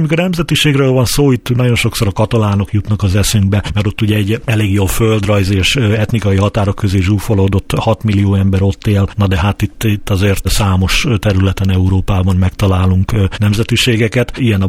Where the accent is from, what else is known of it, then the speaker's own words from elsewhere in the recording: Hungary; ha engem megkérdeznek ilyen a nemzetiségemet tekintve, azt mondom, hogy magyar vagyok, mert igazság szerint ugye megcsináltam egy családfakutatást, a gyökerek azok valahol a felvidékre vezetnek.